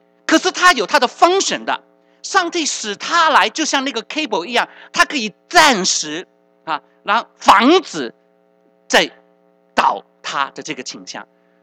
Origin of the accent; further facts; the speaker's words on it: China; 我们中国人